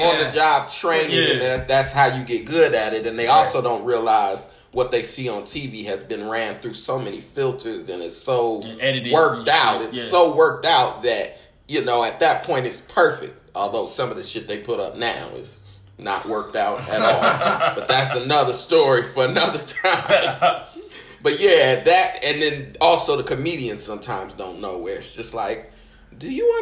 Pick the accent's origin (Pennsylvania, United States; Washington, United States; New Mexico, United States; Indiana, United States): Indiana, United States; I'm from Indiana, so we gotta know